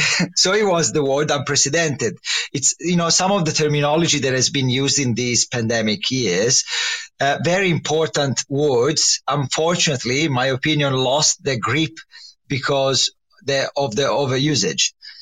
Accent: Livorno, Tuscany, Italy; So I come from Tuscany, from the only Tuscan city which is famous for nothing, which is Livorno.

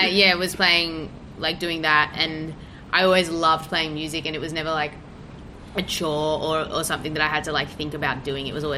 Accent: Melbourne, Victoria, Australia; I'm a city slicker. Yeah, no, I grew up in Albert Park, which is just outside of St Kilda.

